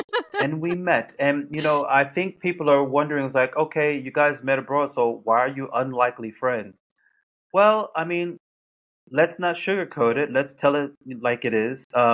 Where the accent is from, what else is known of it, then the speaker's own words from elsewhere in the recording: New Jersey, United States; I am from the United States, New Jersey, exactly. And put some respect on New Jersey's name.